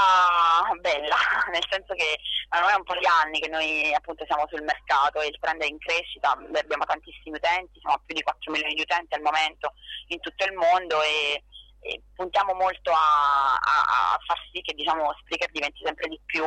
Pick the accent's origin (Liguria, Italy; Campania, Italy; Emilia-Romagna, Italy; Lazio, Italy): Campania, Italy; Naples; poi io sono napoletana, quindi a maggior ragione diciamo ho voluto contribuire da persona del sud